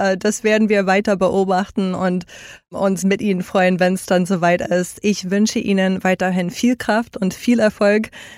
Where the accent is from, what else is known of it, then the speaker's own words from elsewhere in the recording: United States; Wie geht es meinem Heimatland?